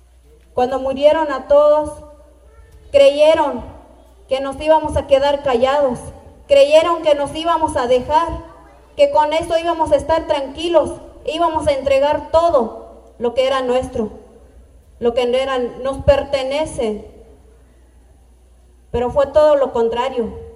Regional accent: Acteal, Chiapas, Mexico; Soy de Acteal

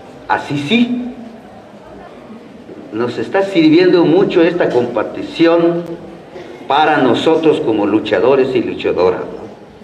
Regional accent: Chiapas, Mexico; Entonces nosotros los que somos chiapanecos, si vamos a ir a trabajar la tierra en Chihuahua

